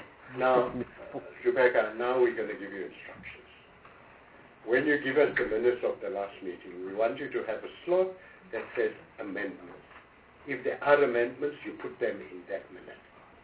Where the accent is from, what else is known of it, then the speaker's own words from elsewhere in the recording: Gauteng, South Africa; Not because I come from Gauteng.